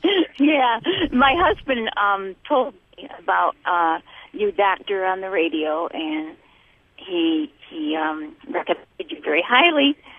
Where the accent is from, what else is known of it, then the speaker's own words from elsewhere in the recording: New York, United States; Yes, well, we're from New York, upstate New York, and I was back home in the fall